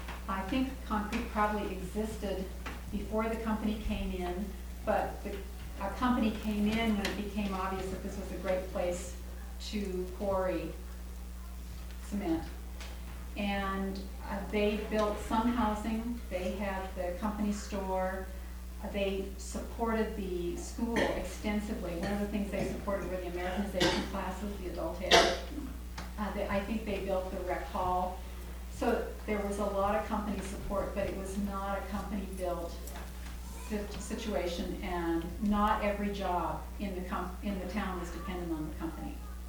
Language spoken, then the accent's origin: English; Washington, United States; I grew up near Eatonville, which was not built by a company, but early on it was dominated by a lumber company